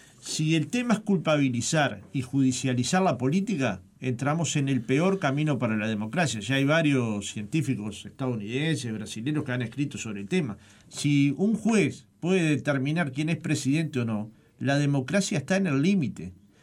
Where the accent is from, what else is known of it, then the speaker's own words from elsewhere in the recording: Montevideo, Uruguay; nací en Montevideo, en el barrio Jacinto Vera, y llevo mis primeros 52 años en Montevideo.